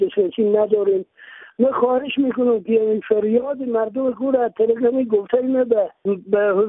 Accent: Afghanistan; ما هم از افغانستان هستیم اسلام هستیم

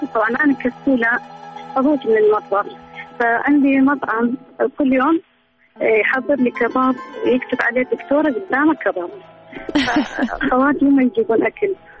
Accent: Kirkuk, Kirkuk Governorate, Iraq

